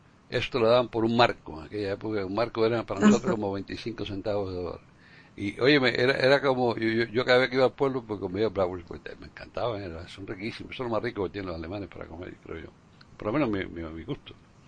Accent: Cuba; pero en la Cuba que yo crecí, y en España, y en esa época

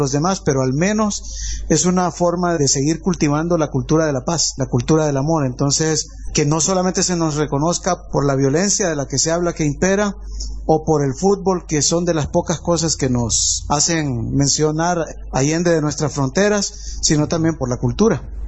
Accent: Honduras; Para nosotros es también, como hondureño, es una oportunidad para trascender fronteras

